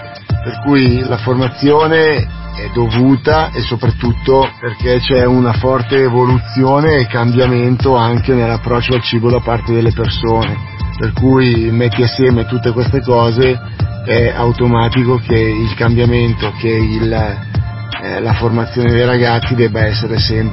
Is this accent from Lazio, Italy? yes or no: no; Cornaredo, Lombardy, Italy; Cornaredo è appunto a Cornaredo, per cui la mia città, il mio paese dove ho sempre vissuto e dove sono tornato più o meno 20 anni fa per aprire il mio ristorante.